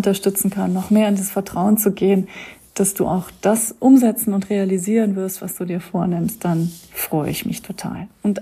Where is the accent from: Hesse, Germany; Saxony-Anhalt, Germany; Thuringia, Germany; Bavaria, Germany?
Bavaria, Germany; Munich; ich bin in meiner alten Heimat in München